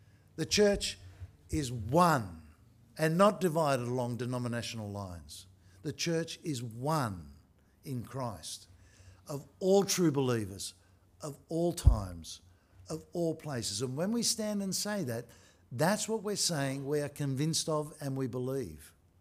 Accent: Sydney, New South Wales, Australia; Now, I grew up in Sydney.

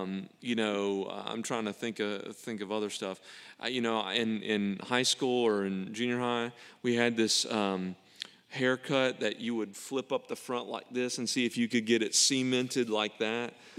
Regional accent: Pollock, Louisiana, United States; In my hometown, Dry Prong, Pollock, Louisiana, we didn't have a Dollar General.

